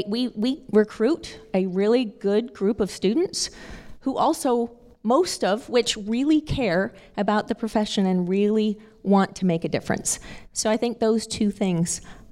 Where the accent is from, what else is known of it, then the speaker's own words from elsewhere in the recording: Canada; moved away; I came from Canada 27 years ago, 28 years almost.